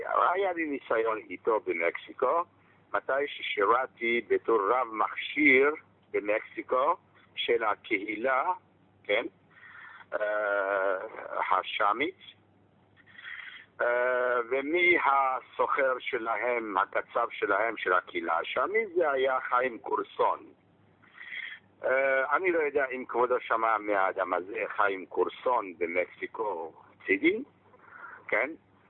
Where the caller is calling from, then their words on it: Miami, Florida, United States; אני מתקשר ממיאמי, מפלורידה, מארצות הברית.